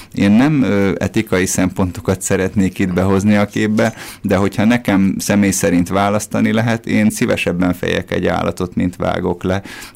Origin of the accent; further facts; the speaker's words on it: Budapest, Hungary; én a születési családomban az ötödik kerületben nőttem fel, és nagyjából a kamaszkorom végére volt az, hogy a neutrális családom egy az egybe kiköltözött, tehát kiköltöztünk az agglomerációba egy picit a Rózsavölgybe, ez a 22.